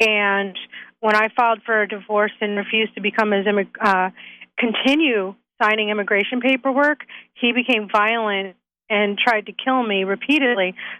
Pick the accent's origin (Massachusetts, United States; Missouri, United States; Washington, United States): Massachusetts, United States; born there; Oh, I'm a U.S. citizen. I was born in Massachusetts.